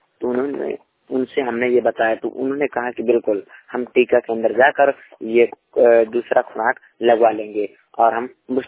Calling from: Banda, Uttar Pradesh, India; मैं श्रमिक वंश रिपोर्टर … जिला बांदा उत्तर प्रदेश से।

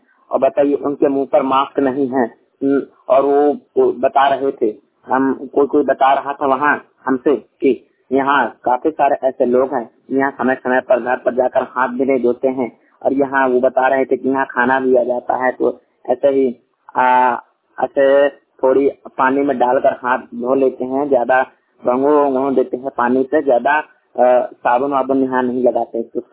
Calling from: Banda, Uttar Pradesh, India; श्रमिक वाणी रिपोर्टर जिला बांदा उत्तर प्रदेश से।

